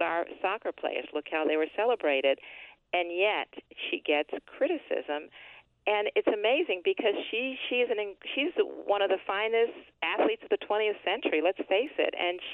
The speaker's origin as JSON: {"language": "English", "town": "Baltimore", "region": "Maryland", "country": "United States", "tie": "born or raised there", "said": "I grew up in West Baltimore. I had the same zip code as Freddie Gray."}